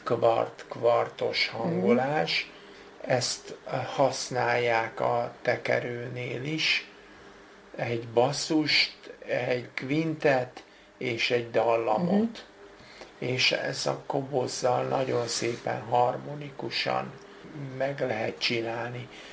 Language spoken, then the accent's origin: Hungarian; Northern Hungary, Hungary; És mire kiderült, hogy én valójában palóc vagyok, addigra már késő volt.